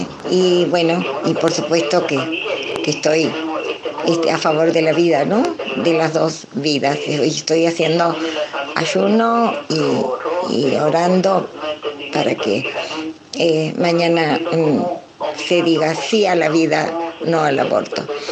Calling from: Mar del Plata, Buenos Aires Province, Argentina; de Mar del Plata.

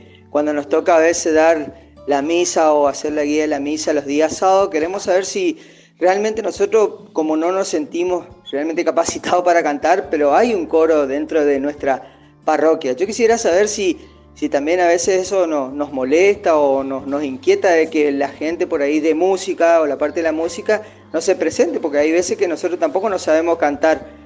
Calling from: Resistencia, Chaco, Argentina; de Resistencia Chaco. Nosotros somos catequistas con mi esposa

